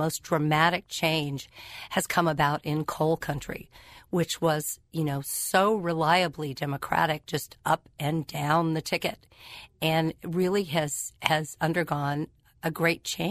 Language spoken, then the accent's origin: English; Texas, United States; And, you know, ultimately, for a lot of those states, again, my home state of Texas, places like Alabama